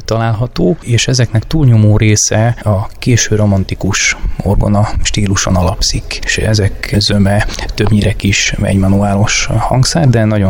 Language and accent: Hungarian; Nagyvarsány, Szabolcs-Szatmár-Bereg, Hungary; amikor szülőfalumba egy orgonaépítés elindult. Ez Nagyvarsányba, Szabolcs megyébe. Ez a Vásáros, ami mellett van.